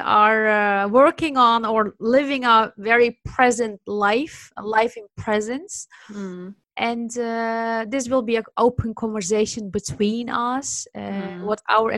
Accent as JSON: {"language": "English", "town": "Amsterdam", "region": "North Holland", "country": "Netherlands", "said": "from Amsterdam"}